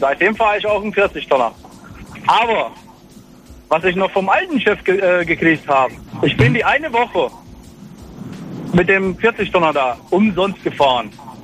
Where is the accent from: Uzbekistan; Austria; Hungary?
Hungary; moved away as an adult; Und ich bin aus Ungarn weg.